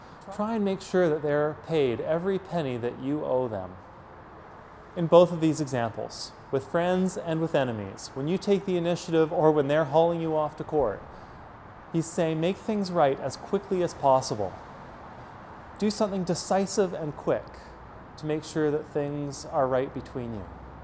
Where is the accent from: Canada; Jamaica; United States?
Canada; And since we're Canadian, now I mean nickels, because we don't have pennies anymore